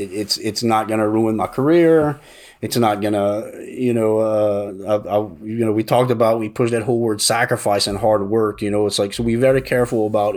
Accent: Louisiana, United States; you know, I'm from the Bayou and we just don't change.

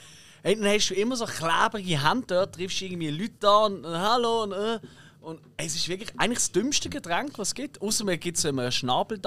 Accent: Basel, Basel-Stadt, Switzerland; Das ist eben bei uns in Basel nicht so, gell?

